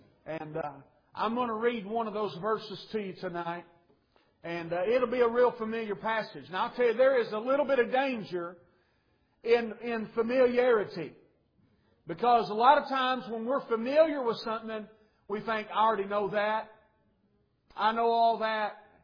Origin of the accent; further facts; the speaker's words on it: Arkansas, United States; And I'm from Arkansas, and I heard from God for tonight.